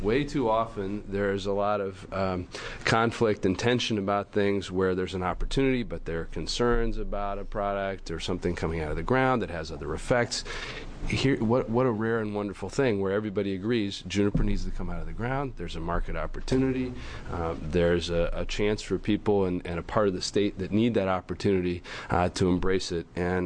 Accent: Beaverton, Oregon, United States; from Beaverton.

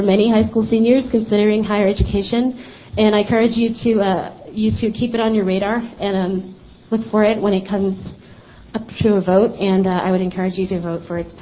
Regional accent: New York, United States; also born or lived in Oregon; We grew up in New York, then moved to Oregon when I was in high school

